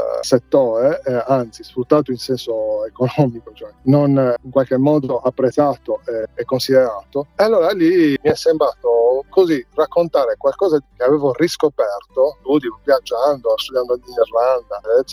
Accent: Cagliari, Sardinia, Italy; born there; Quando ero ragazzino, siccome sono nato a Cagliari, però di genitori non cagliaritani ma di paese, io d'estate tornavo in paese e frequentavo i miei parenti

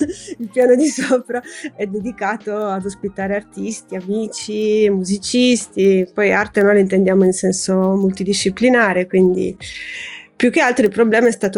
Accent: Sardinia, Italy; soltanto io sono sarda

